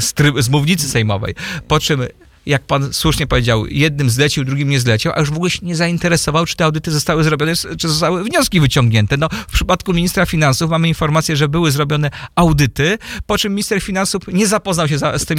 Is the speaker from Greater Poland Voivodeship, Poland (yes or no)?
no; Warsaw, Masovian Voivodeship, Poland; Mimo, że oczywiście z pochodzenia jestem warszawiakiem i tutaj mieszkam.